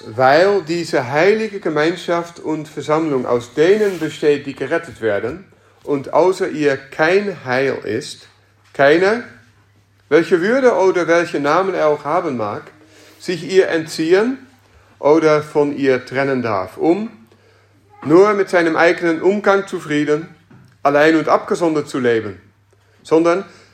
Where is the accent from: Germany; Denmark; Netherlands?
Netherlands; In den Niederlanden wird in den reformierten Kirchen oder wurde, wo ich aufgewachsen bin, auch nicht gesagt, dass jemand Mitglied wird